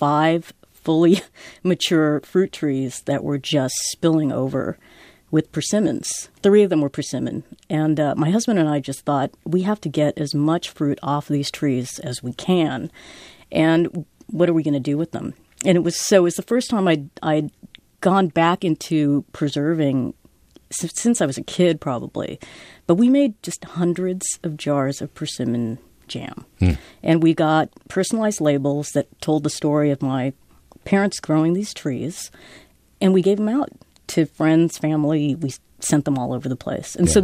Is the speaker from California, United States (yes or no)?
yes; San Jose, California, United States; I grew up in San Jose. My parents had tons of fruit trees and they were all very crafty.